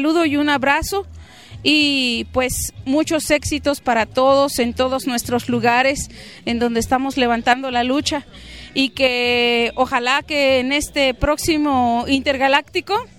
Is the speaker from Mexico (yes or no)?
yes; San Cristóbal de las Casas, Chiapas, Mexico; De aquí de San Cristóbal. De San Cristóbal Las Casas, Chiapas.